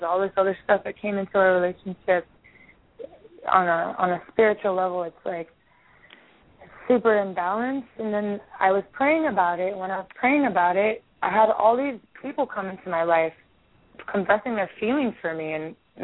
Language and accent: English; Honolulu, Hawaii, United States; So I was born in Waikiki, but I'm from Honolulu.